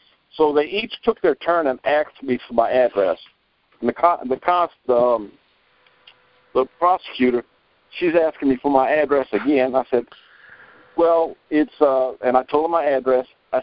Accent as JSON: {"language": "English", "region": "Kansas", "country": "United States", "said": "I'm from Kansas, by the way, I'm sorry."}